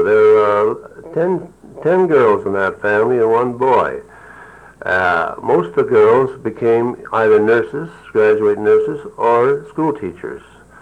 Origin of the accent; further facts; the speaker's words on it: Edmonton, Alberta, Canada; My hometown is in Strathcona, which is on the south banks of the Saskatchewan River and is now a part of the city of Edmonton.